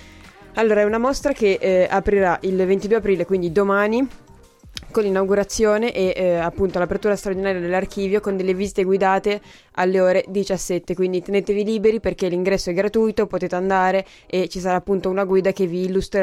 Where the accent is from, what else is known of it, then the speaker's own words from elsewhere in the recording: Piedmont, Italy; Io poi tra l'altro non mi insultare le vigne che vengo dalle Langhe qua, che sono calde su questo argomento.